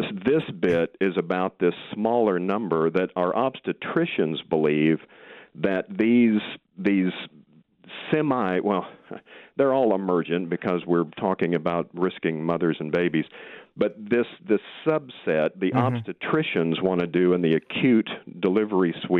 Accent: United States; now in New Zealand; Of course, I'm from America.

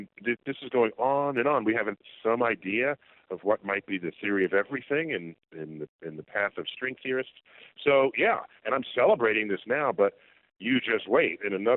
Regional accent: New York City, New York, United States; I grew up in New York City where no one has a relationship with the night sky, with the tall buildings and light pollution, and when I grew up, there was air pollution.

